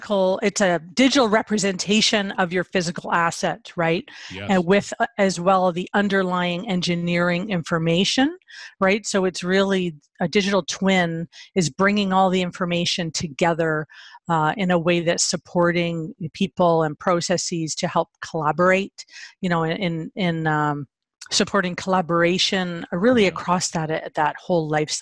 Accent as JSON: {"language": "English", "town": "Hamilton", "region": "Ontario", "country": "Canada", "tie": "born or raised there", "said": "so I learned about this technology solution that from these masters at, in my hometown, actually, ArcelorMittal Dofasco"}